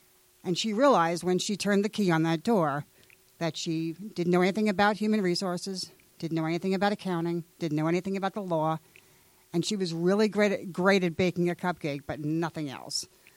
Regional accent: Long Island, New York, United States; now in Georgia, United States; Prior to that, I came from Long Island, New York

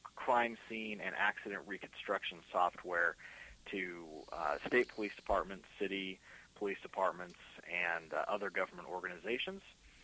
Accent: Boise, Idaho, United States; Yeah, so growing up in Boise, this is quite better.

